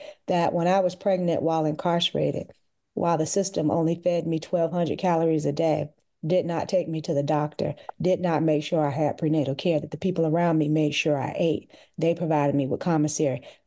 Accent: North Carolina, United States; I am from North Carolina

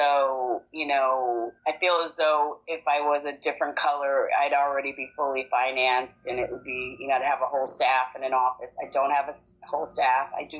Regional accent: United States; I'm Black American

